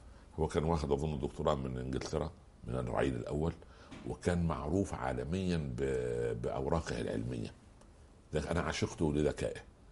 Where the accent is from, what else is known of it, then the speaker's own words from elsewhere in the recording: Egypt; كان عندنا في مصر